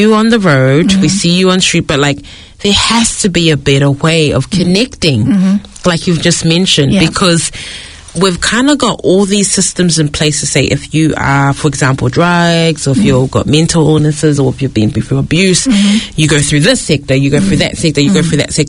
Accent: South Auckland, Auckland, New Zealand; I'm from the South Auckland community

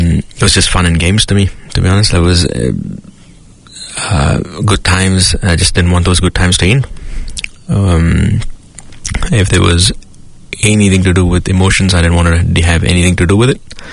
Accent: India; where I grew up in India.

